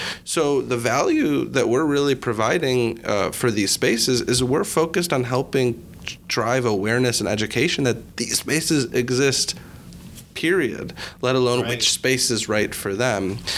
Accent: Chicago, Illinois, United States; So my background, I'm from Chicago.

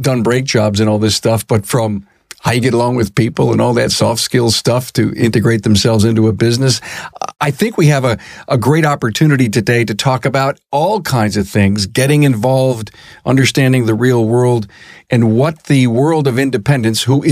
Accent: New York, United States; Well, I'm from New York, just like you are.

